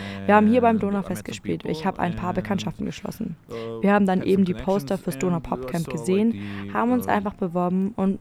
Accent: Belgrade, Serbia; Wir kommen aus Belgrad, Serbien, beziehungsweise wir kommen aus einer kleinen Vorstadt von Belgrad.

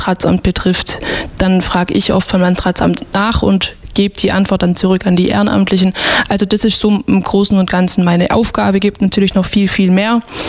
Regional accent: Baden-Württemberg, Germany; wollte zurück ins schöne Oberschwaben, weil ich bin auch, also in Wein bin ich aufgewachsen, bin ins Karl-Lemmle-Gymnasium Laubheim zur Schule gegangen

